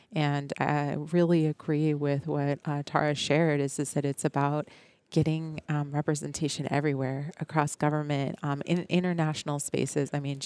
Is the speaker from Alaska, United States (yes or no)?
yes; Kotzebue, Alaska, United States; from Kotzebue, Alaska